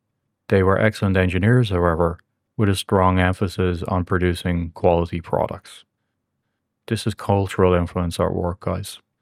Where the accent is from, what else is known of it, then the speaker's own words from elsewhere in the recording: Ireland; So, as an Irish person myself, I know I come from an open culture that likes to challenge authority.